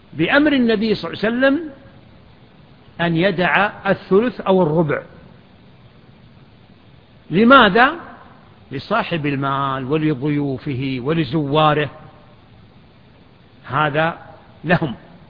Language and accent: Arabic; Medina Province, Saudi Arabia; في ضواحي المدينة، بل في ضواحي الحنكية وضواحي المدينة وفي وادي الفرع التي هي بلدتنا